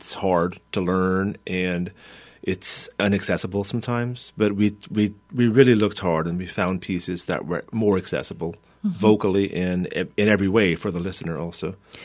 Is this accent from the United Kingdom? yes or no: no; United States; And as an American, I felt the need to promote my own composers and living composers a lot.